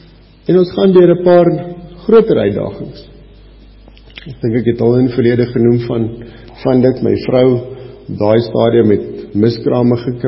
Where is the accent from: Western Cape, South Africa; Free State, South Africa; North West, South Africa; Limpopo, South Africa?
Limpopo, South Africa; Polokwane; Nou, ek is bevoorreg, ek het in Pietersburg groot geword, so ek is gewoond aan pap